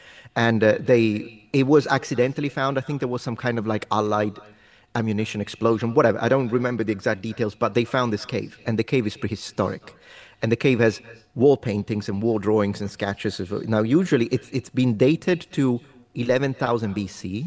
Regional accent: Italy; So he asks me, where are you from? I say, Italy, because that's his normal quick answer.

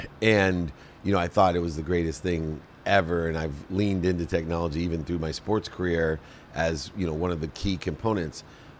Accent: Akron, Ohio, United States; I grew up in Akron, Ohio, with a single mom, six kids. She packed my dinner in a paper bag, worked two jobs.

